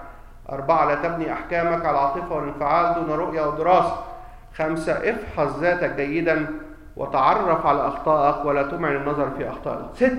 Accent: Egypt; ودي عندنا إحنا كمصريين كتيرة أوي أوي أوي.

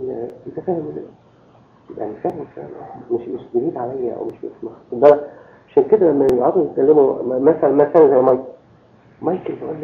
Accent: Egypt; يعني مثلا كان عندنا في مصر ايه واحد يقول الثاني تسميم

